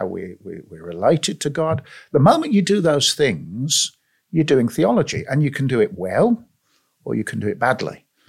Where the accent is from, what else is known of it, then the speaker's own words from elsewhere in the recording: Birmingham, West Midlands, United Kingdom; South Birmingham. Okay. Grew up in South Birmingham. Born in the actually near the Black Country.